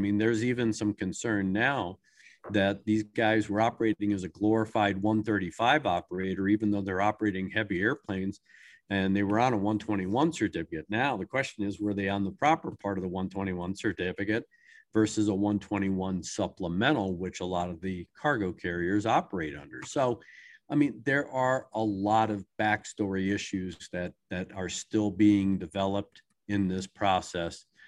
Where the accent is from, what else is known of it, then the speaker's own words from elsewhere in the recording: Maryland, United States; It wasn't that far away. I grew up in Maryland.